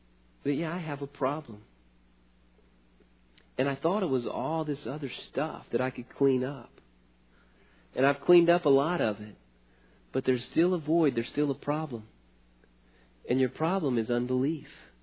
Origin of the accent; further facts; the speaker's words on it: Louisiana, United States; I grew up in Louisiana, and this guy was from Louisiana as well